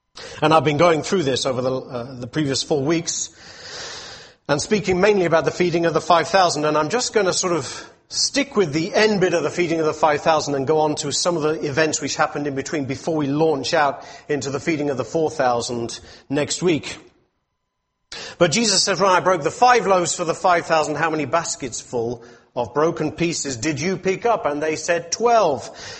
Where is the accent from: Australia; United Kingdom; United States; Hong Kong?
United Kingdom; England; Like whoever the guy who began England, he will be my forefather because I am English, ethnically speaking. I am English.